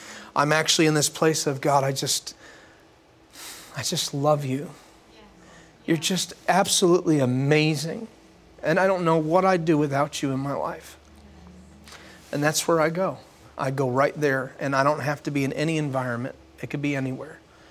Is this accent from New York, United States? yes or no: yes; New York, United States; I'm moved down from New York to Florida